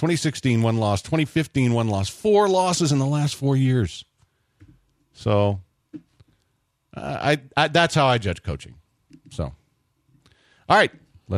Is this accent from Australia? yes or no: no; Georgia, United States; accent: South Georgia; because we're from South Georgia and kind of have an accent.